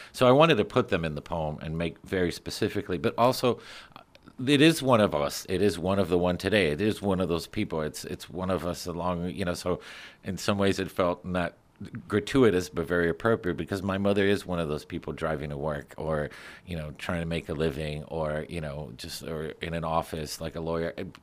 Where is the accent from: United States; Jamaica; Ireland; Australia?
United States; Miami, Florida; well, I grew up again in Miami. It was like everybody was Cuban. I mean, my classmates were Cuban.